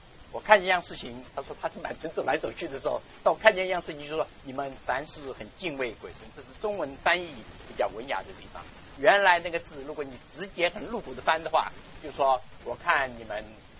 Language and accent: Chinese; Wenzhou, Zhejiang, China; 我是温州人， 不是小的时候是温州人，我是温州人的。其实我在温州只住过一年